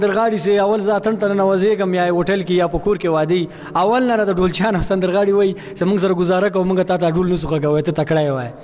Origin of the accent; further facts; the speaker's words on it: Afghanistan; دا خو د مونږ د افغانستان یو ملي انانات او کلچر